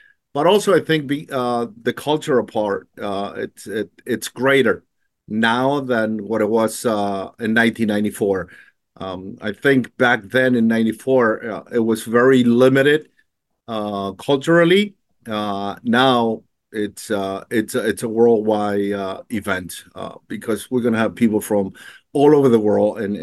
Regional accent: United States; I can say that I grew up in the United States, was part of covering the 94.

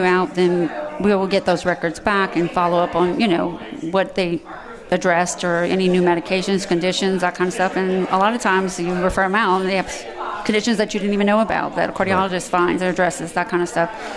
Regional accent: Abbeville, Louisiana, United States; now in Lafayette, United States; I'm originally from Abbeville, but okay. I've been a resident of Lafayette since I went to UL many years ago, over 30 years ago.

